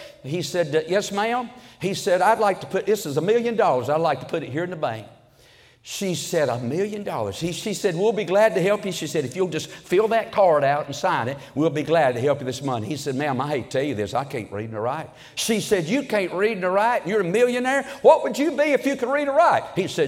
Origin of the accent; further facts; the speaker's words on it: Toast, North Carolina, United States; I am from Toast, North Carolina. That's right. And that is a suburb of Mount Airy, North Carolina, which is Mayberry